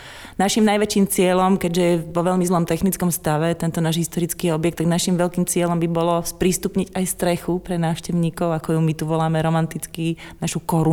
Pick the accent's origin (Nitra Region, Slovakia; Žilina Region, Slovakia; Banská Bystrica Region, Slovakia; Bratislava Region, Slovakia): Banská Bystrica Region, Slovakia; Zvolen; Ja som pôvodne Zvolenčanka